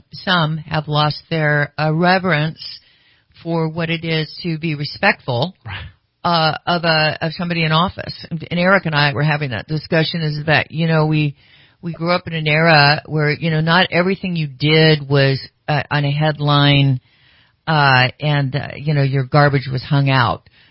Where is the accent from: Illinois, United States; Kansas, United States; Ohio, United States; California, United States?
California, United States; Sacramento; I know going back from the time I grew up in Sacramento, I was like in student government.